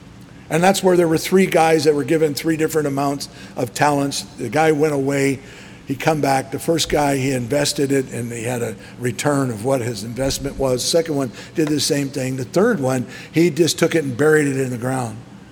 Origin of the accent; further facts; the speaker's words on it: Scotland, United Kingdom; I'm Scottish, so I got off cheap